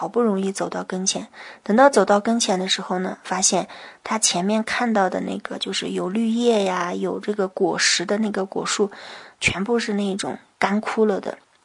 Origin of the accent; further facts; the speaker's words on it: China; 就你看咱们人类，咱们都是中国人，大家都读过书以前高中初中的时候学过望梅止渴